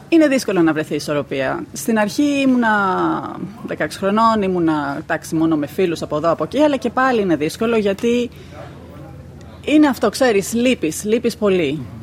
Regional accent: Chalkida, Central Greece, Greece; Μεγάλωσα στη Χαλκίδα, όταν ήμουνα μικρή έκανα ρυθμική γυμναστική για πολλά χρόνια

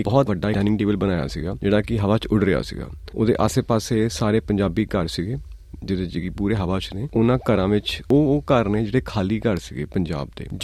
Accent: Jalandhar, Punjab, India; ਮੈਂ ਜਲੰਧਰ ਤੋਂ ਬਿਲੋਂਗ ਕਰਦਾ ਹਾਂ। ਮੇਰੀ ਫੈਮਿਲੀ ਵੀ ਹਾਲੇ ਵੀ ਜਲੰਧਰ ਚ ਹੈਗੀ ਹੈ, ਉੱਥੇ ਹੀ ਰਹਿੰਦੇ ਨੇ। ਤਾਂ ਅਸੀਂ ਪਿੱਛੋਂ ਪਾਰਟੀਸ਼ਨ ਤੋਂ ਪਹਿਲਾਂ ਅਸੀਂ ਜਦੋਂ ਇੱਥੇ ਆਏ, ਪੰਜਾਬ 'ਚ ਆਏ, ਤਾਂ ਪਹਿਲਾਂ ਅਸੀਂ ਸਾਰੇ ਫਾਰਮਿੰਗ ਕਰਦੇ ਸੀਗੇ ਉੱਥੇ ਸਿਆਲਕੋਟ ਵਿੱਚ।

